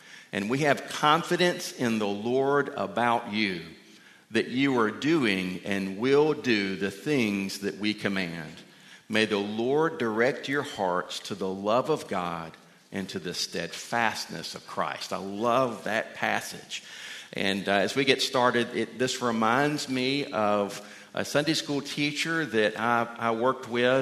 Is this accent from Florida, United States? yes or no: no; Georgia, United States; I learned this growing up in South Georgia, that one level of blessedness in South Georgia, it's very hot and humid.